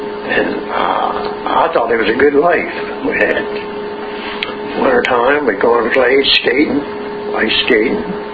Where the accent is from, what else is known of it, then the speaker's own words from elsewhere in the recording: Chincoteague, Virginia, United States; born there; I was born in October 26, 1922. I was born right down in Lewis's Creek. Side of Lewis's Creek.